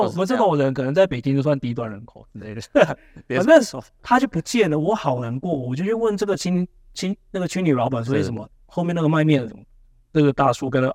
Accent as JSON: {"language": "Chinese", "country": "Taiwan", "said": "他们听到我是台湾来的，就啊台湾小弟"}